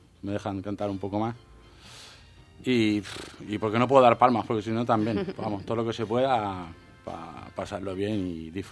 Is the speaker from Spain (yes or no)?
yes; Valencia, Valencian Community, Spain; el Cabañal, que es nuestro barrio. También somos de Ruzafa